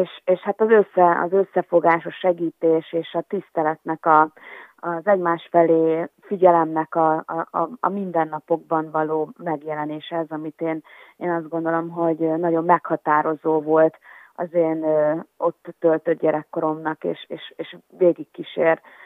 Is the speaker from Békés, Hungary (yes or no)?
yes; Tótkomlós, Békés, Hungary; a szülővárosomban kaphattam Tóth Komlóson egy ilyen díjat